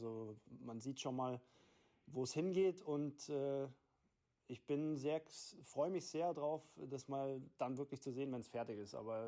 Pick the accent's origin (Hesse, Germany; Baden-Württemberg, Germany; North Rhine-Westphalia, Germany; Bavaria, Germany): Bavaria, Germany; Kaufbeuren; also born or lived in Buchloe; 33 Jahre alt, geboren in Buchloe, meine Nachwuchszeit in Kaufbeuern verbracht